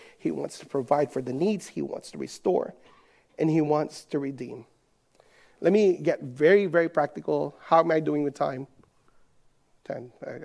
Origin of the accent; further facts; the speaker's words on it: Manila, Metro Manila, Philippines; And I grew up in Manila, so that word's not even in my vocabulary.